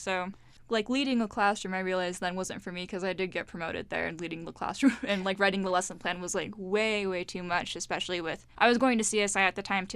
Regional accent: Twin Falls, Idaho, United States; stepping away from my hometown, because I grew up in Twin Falls, and as much as I love that little town, I needed to get out and do something new, you know?

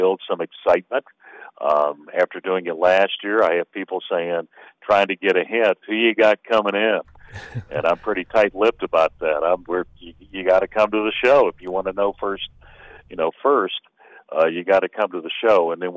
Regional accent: Houston, Texas, United States; I'm a Texan. Grew up in Houston, the Austin area.

